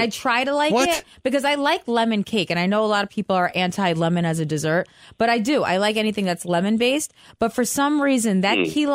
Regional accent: United States; No, I know. I'm American.

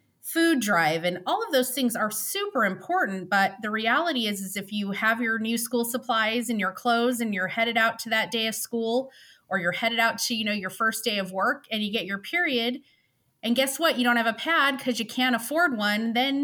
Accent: Las Vegas, Nevada, United States; I grew up here in Las Vegas

